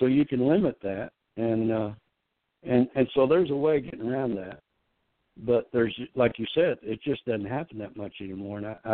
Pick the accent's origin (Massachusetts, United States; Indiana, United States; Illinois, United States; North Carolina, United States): Indiana, United States; when I was a kid, you know, and I was growing up in Indiana